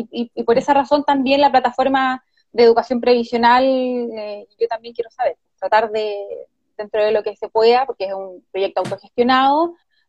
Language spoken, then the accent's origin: Spanish; Chillán, Ñuble, Chile; now in Concepción, Chile; soy de Chillán, soy oriunda de Chillán y llegué a Concepción en el año 2005 y de ahí no me fui más, salvo cuando el 2018 me fui a estudiar un máster a la Universidad Autónoma de Barcelona